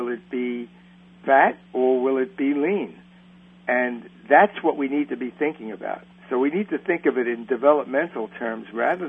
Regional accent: Bronx, New York, United States; By the way, I'm from the Bronx. I don't know if you know that. So we are inflicting on your readers two New Yorkers in one show.

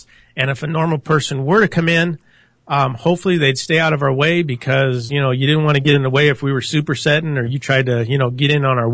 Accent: Ohio, United States; Yeah, it was so cool because, you know, growing up in Ohio, it was very cliquey.

